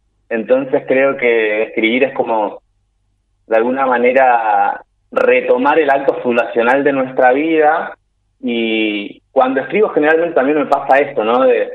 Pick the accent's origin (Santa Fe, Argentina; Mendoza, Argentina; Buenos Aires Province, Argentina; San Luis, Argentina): Santa Fe, Argentina; Tostado; born there; Sí, soy nacido acá en Tostado.